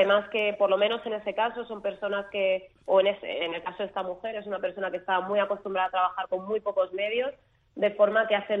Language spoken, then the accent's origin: Spanish; Alcorcón, Community of Madrid, Spain; ¿De dónde eres … ? De España, ya, pero ¿de dónde? De Madrid, ya, pero ¿de dónde? De Alcorcón.